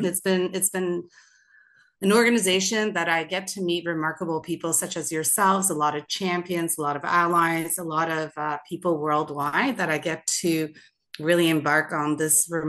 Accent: Canada; maintain that really great journey of being Canadian.

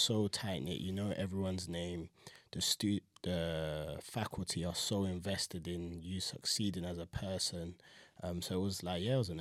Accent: London, United Kingdom; I'm 28. I'm from South London originally, living in East

